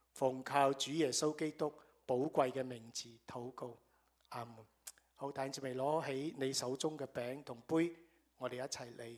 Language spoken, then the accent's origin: Chinese; China; 就是用我们中国人的思想，就是我们要知恩